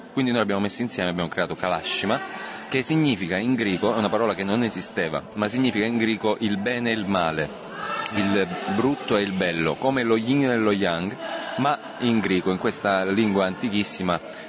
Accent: Apulia, Italy; Noi siamo salentini, cioè il Salento non è una regione, è una subregione, è un'area della Puglia, del sud della Puglia, ed è la fine del Tacco. Si chiama Finibus Terre la nostra zona, perché siamo completamente circondati dal mare e lì finisce la terra.

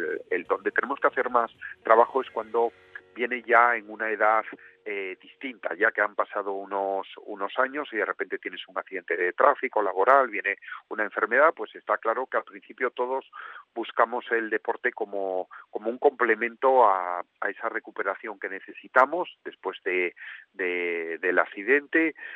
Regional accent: Asturias, Spain; Pues mira, yo soy natural de Asturias

